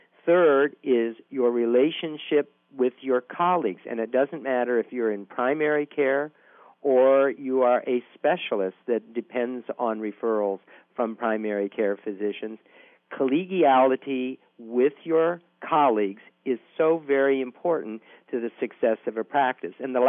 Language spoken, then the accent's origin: English; New Orleans, Louisiana, United States; I am from New Orleans, which is the underwater capital of the world.